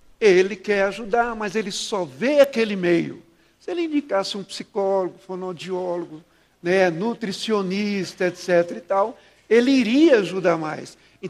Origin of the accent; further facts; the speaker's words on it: Maceió, Alagoas, Brazil; now in Curitiba, Brazil; Quando eu vim pela primeira vez em Curitiba, sou de Maceió, Alagoas, estou aqui há 21 anos